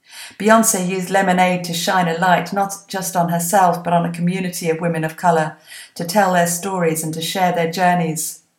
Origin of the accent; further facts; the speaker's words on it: Chicago, Illinois, United States; I'm from Chicago, and both cities have their issues.